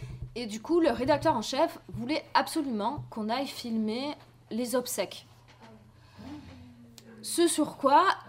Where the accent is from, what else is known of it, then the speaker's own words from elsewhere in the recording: Marseille, Provence-Alpes-Côte d'Azur, France; j'ai 35 ans, je suis originaire de Marseille